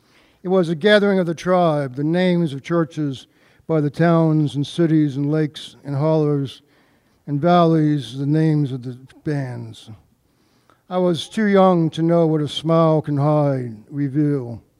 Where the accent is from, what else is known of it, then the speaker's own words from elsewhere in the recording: West Virginia, United States; Born and raised in West Virginia. My father was a minister, so there are religious references here in these next few poems.